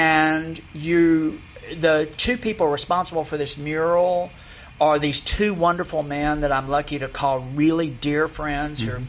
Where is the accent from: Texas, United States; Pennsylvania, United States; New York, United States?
Texas, United States; Dallas; Dallas is my hometown in Texas.